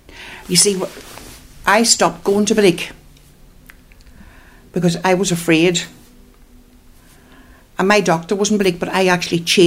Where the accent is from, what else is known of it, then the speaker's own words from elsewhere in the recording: United Kingdom; no? I'm British.